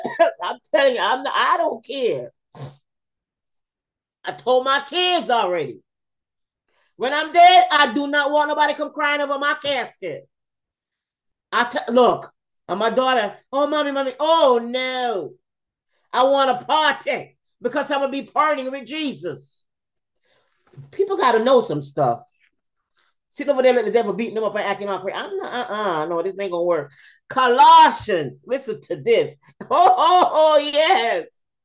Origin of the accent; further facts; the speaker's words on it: Jamaica; Hand broke, you said in Jamaica, because you know I'm from Jamaica. Let me talk Jamaica now.